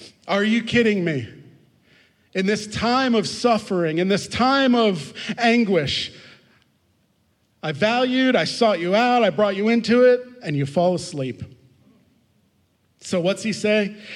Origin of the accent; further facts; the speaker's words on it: Pennsylvania, United States; I'm born and raised in Lancaster County. One thing I know about Lancastrians is we love coupons.